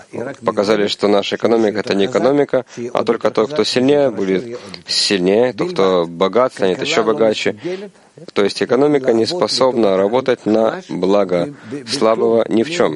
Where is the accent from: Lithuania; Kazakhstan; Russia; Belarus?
Lithuania; now in Israel; Я сам из Литвы приехал в Израиль 40 с чем-то лет тому назад.